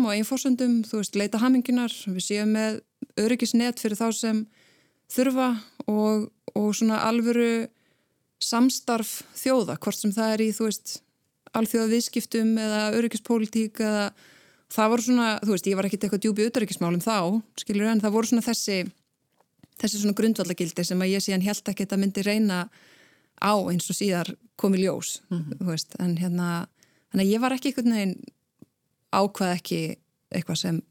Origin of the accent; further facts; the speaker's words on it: Akranes, Western Region, Iceland; Ég hérna var í Brekkubæðaskóla, eru tveir grunnskólar á Akranesi, ólst upp á Vestugötu. Og flutti svo bara þegar ég var 12 ára í eiginlega bara þar næstu götu